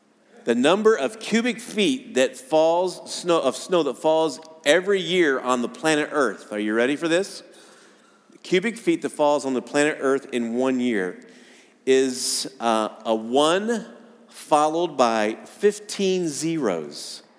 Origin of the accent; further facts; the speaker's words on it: Illinois, United States; also born or lived in Missouri / Colorado; You know, growing up in Illinois, in Missouri, in Colorado, I closely associated snow with about Christmas time.